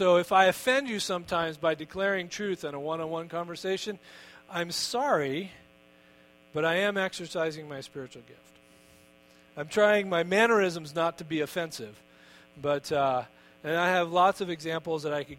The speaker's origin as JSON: {"language": "English", "region": "Connecticut", "country": "United States", "tie": "born or raised there", "said": "A few years ago, we were in my home church, the one I grew up in Connecticut."}